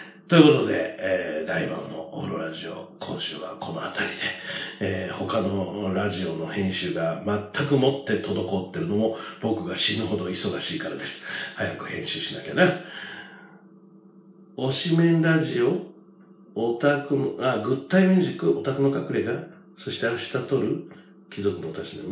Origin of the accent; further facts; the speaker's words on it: Kyoto, Japan; しかも地元京都に来てくれるのにもかかわらず行けないと。